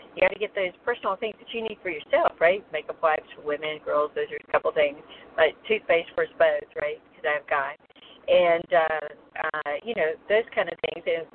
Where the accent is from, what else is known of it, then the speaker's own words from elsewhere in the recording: North Carolina, United States; now in South Florida, United States; I came from North Carolina and I live in South Florida.